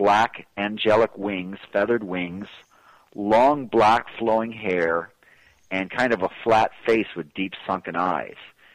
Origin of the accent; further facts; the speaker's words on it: Texas, United States; here in my home state of Texas